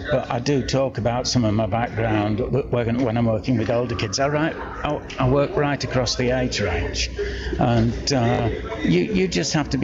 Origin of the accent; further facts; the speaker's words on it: Shipley, Yorkshire and the Humber, United Kingdom; born there; I was born here in Bradford. Well, I was born in Shipley, actually, to be precise.